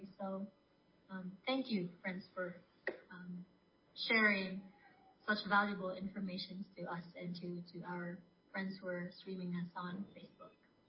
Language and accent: English; Philippines; moved away as an adult; now in Ecuador; Growing up in the Philippines, hearing about this news, and now I'm currently in Ecuador